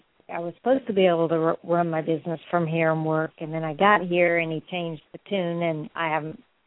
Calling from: Florida, United States; Okay, I'm sorry. … I'm calling from Florida

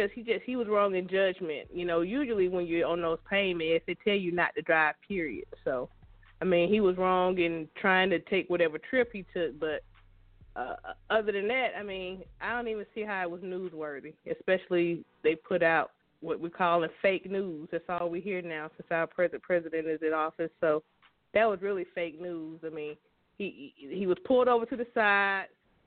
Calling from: Lithia Springs, Georgia, United States; I'm calling from Lithia Springs.

